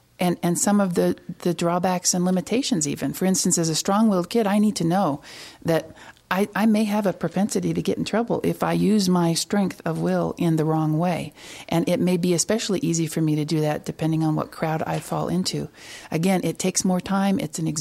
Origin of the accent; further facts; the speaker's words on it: Colorado Springs, Colorado, United States; I'm from Colorado Springs, and I'm the mother of five unique individuals.